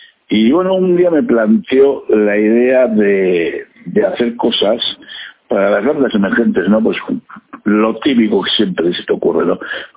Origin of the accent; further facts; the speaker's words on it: Basque Country, Spain; yo soy de aquí de Vizcaya